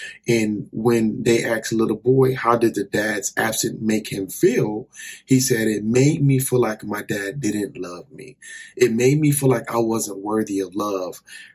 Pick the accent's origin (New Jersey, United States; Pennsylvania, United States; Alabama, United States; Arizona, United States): Arizona, United States; And I'm a native from Arizona. And so I've went through the hard summers